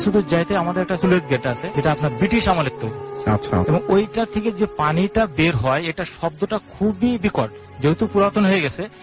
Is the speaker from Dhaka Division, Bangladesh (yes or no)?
no; Khulna Division, Bangladesh; এবং বর্ডারটা আপনার সাতক্ষীরার যে ইন্ডিয়ান নদীটা, এই নদী থেকে একটা শাখা নদী চলে আসছে আমাদের গ্রামের ভিতর দিয়ে